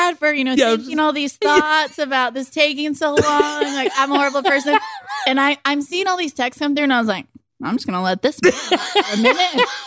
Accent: El Paso, Texas, United States; I grew up in El Paso and can't say it.

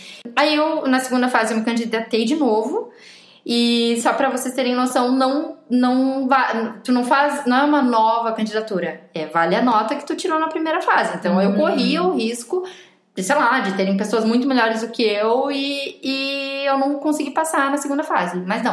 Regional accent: Rio Grande do Sul, Brazil; now in Coimbra, Portugal; É, porque lembrando, nós duas somos gaúchas

